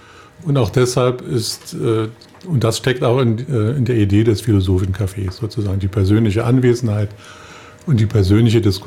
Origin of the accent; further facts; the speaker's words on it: Potsdam, Brandenburg, Germany; also born or lived in Greifswald; Also 2010 bin ich als Rentner, als Ruheständler aus Greifswald in meine Heimatstadt Potsdam zurückgezogen.